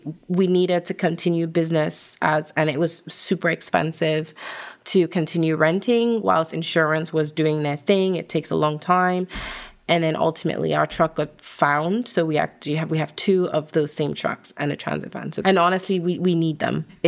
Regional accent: London, United Kingdom; So we're going to London with our family. That's where I was actually raised. I was born in London, even though my accent does not sound like it.

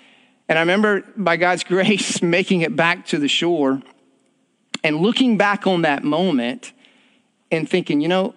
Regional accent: South Carolina, United States; And I said, well, I'm from South Carolina.

